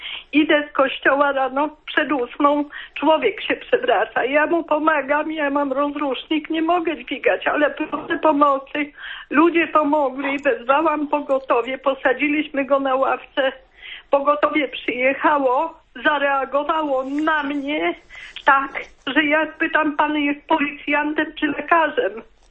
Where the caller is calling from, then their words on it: Silesian Voivodeship, Poland; Dzwonię ze Śląska. Urodziłam się w Chybowie